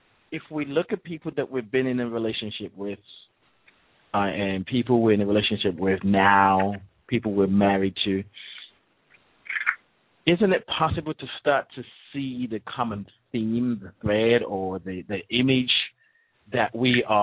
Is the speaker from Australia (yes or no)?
no; Nigeria; But just because I grew up in Nigeria, it was there